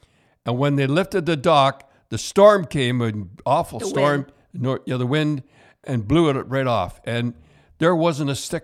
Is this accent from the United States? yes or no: no; Canada; We're Canadian, and all that stuff and everything.